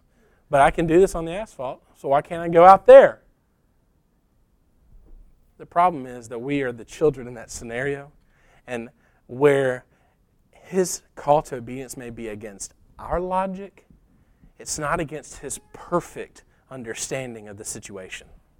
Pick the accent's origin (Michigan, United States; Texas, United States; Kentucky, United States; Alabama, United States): Alabama, United States; where I grew up just outside of Tuscaloosa, and we were on the highway going into Tuscaloosa.